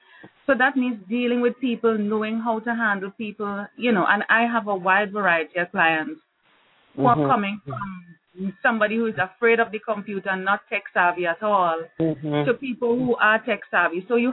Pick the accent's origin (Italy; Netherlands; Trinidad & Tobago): Trinidad & Tobago; moved away as an adult; now in Jamaica; I'm actually born and bred in Trinidad and Tobago, which is another island in the Caribbean, close to Venezuela. And I moved to Jamaica